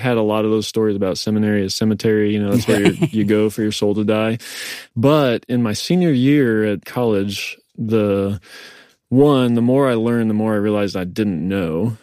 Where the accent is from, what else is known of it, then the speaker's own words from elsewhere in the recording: Arizona, United States; We met in seminary. I grew up in Arizona. She grew up in Arkansas. We met in Kentucky.